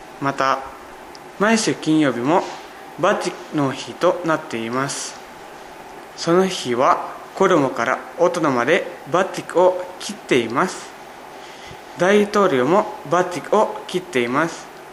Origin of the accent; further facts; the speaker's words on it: Indonesia; Japanese is a second language; now in Japan; インドネシアから来ました。まだ15歳です。